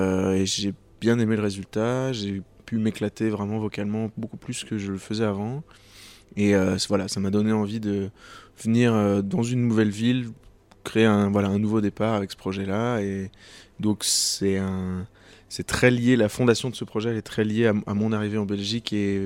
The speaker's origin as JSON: {"language": "French", "town": "Lyon", "region": "Auvergne-Rhône-Alpes", "country": "France", "tie": "born or raised there", "said": "C'est vrai que souvent en France, par exemple, la ville dans laquelle j'ai grandi, à Lyon, il y avait une scène très vivante sur un style en particulier"}